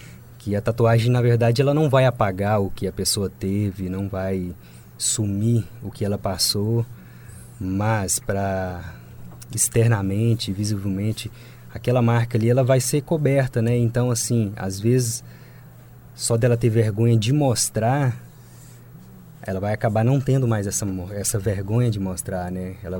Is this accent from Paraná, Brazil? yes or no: no; Goiânia, Goiás, Brazil; now in Florianópolis, Brazil; sou natural de Goiânia, né? Goiânia, Goiás. Recentemente aqui em Floripa, deve fazer 9 meses que eu estou morando aqui.